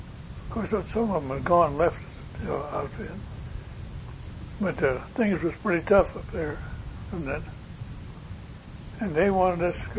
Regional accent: Blaine, Washington, United States; also born or lived in Alberta, Canada; then we moved back to, down to Washington, Lane, Washington, where we moved to then. And I went through school there, and through high school in Blaine, Washington.

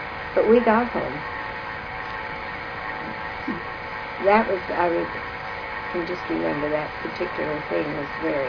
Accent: Cove, Oregon, United States; I was born in Cove. And my folks farmed over there and had a farm.

